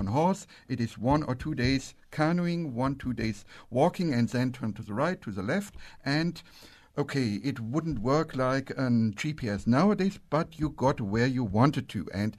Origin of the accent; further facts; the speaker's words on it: Germany; since I'm coming from Germany, and it happens that my hometown is the county seat